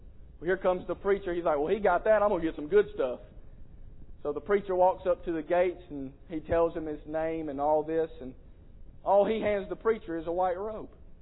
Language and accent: English; South Carolina, United States; because I was coming from South Carolina, and I knew they could tell I was from South Carolina.